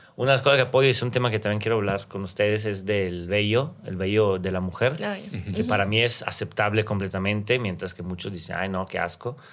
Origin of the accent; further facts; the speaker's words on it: Italian-speaking Switzerland, Switzerland; yo soy de Suiza italiana